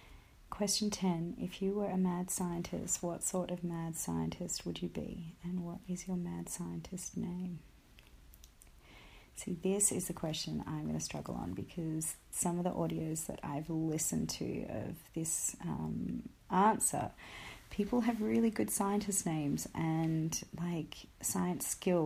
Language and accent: English; Australia; First of all, I'm Australian, so we don't have fall, we have autumn.